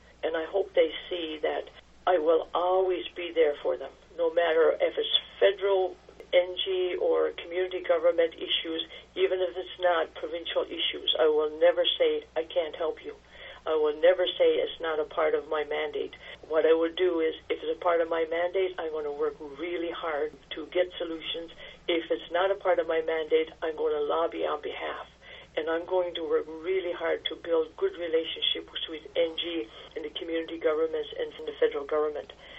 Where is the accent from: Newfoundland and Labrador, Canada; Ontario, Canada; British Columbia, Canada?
Newfoundland and Labrador, Canada; Makkovik; I'm originally from Macovic